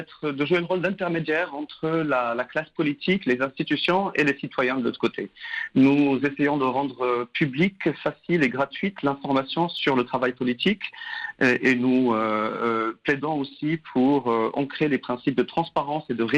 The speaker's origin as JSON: {"language": "French", "country": "Tunisia", "tie": "born or raised there", "said": "que moi-même j'ai connue personnellement en grandissant en Tunisie dans les années 90."}